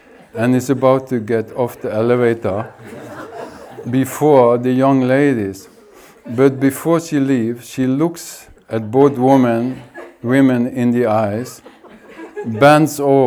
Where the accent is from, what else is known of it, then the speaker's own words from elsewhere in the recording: India; because I grew up in India